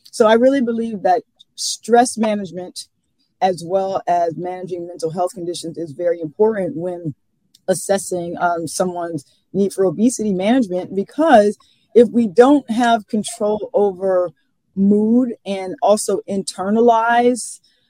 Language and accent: English; Atlanta, Georgia, United States; So, one, I'm from Atlanta.